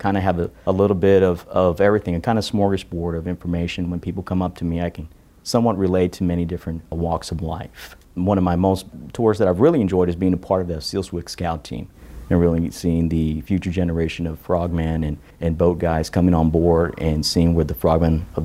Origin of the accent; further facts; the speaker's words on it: Texas, United States; I'm originally from South Texas.